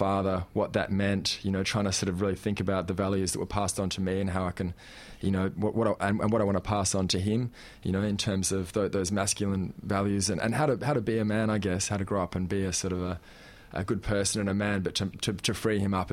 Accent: Adelaide, South Australia, Australia; Adelaide foothills.

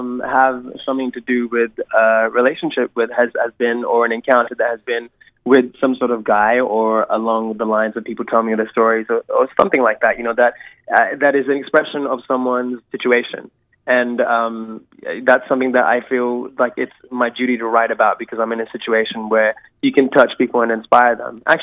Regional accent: Dubai, United Arab Emirates; my family's from Pakistan, but I grew up in Perth in Dubai as a kid. So it was great as a kid growing up there in the 90s.

